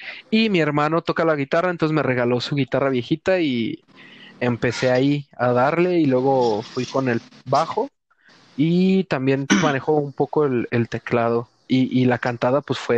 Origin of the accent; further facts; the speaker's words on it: Guadalajara, Jalisco, Mexico; soy de Guadalajara, tengo 23 años